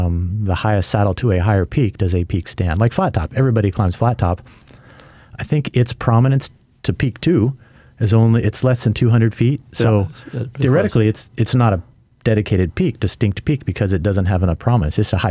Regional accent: Colorado, United States; what I've, I guess, been focusing on growing up in Colorado are 14ers.

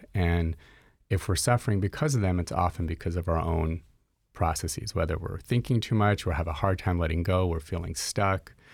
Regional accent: Los Angeles, California, United States; I'm originally from Los Angeles, and I spent most of my life there.

